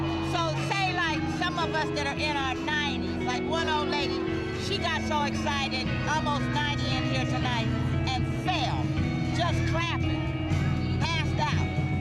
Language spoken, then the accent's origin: English; Kansas, United States; Then we have a baby from a white woman from Kansas, like I'm from Kansas too.